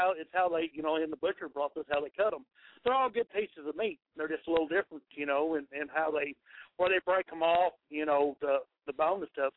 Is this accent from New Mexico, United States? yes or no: yes; New Mexico, United States; I grew up in New Mexico. I'm from New Mexico originally, and green chili was a main staple for me when I grew up